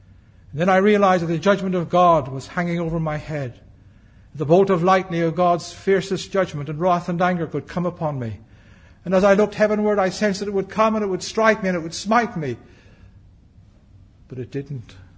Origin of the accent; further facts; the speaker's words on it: Ireland; You know, I have on my passport that I'm Irish.